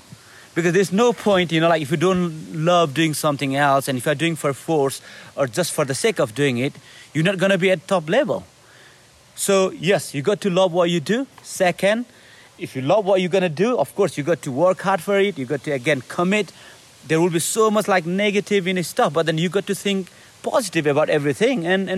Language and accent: English; Nepal; obviously me, as you know, as you can see, you know, I'm from Nepal